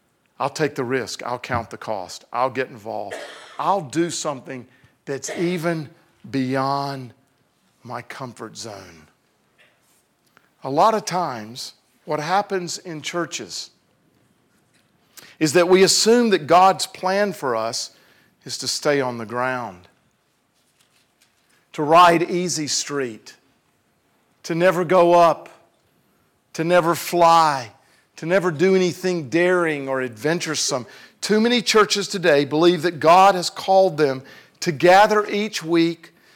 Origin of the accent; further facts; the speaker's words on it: Greenville, South Carolina, United States; My wife and I grew up in the South. We were actually born and raised in South Milwaukee. Just kidding. I'm from my wife's from Atlanta, and I'm from Greenville, South Carolina. Hence the accent.